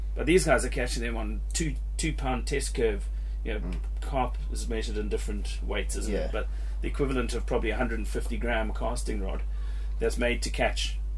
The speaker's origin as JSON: {"language": "English", "country": "Zimbabwe", "lives_now": "United Kingdom", "said": "I was the same when I came from Zimbabwe."}